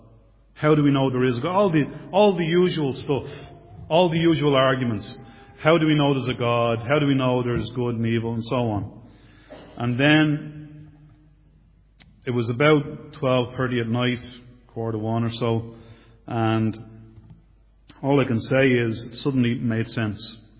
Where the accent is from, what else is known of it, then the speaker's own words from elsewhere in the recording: Dublin, Leinster, Ireland; also born or lived in Leicester, England; and I was born in 1968 in Leicester. So I don't have a Leicester accent, as you can hear. We moved back to Dublin in 1970. And I grew up in the south of Dublin and continue to live there. I was raised in a not only a Roman Catholic home